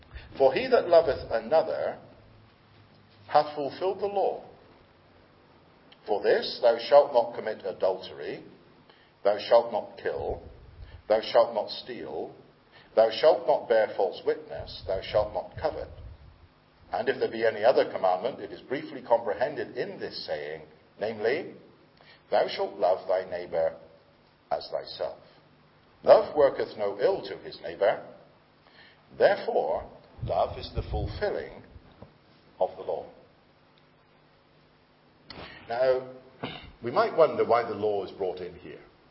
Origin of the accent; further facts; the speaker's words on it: England, United Kingdom; also born or lived in Scotland; of course you know I'm an Englishman, but I've been a great blessing to the Scots by living there for 30 years.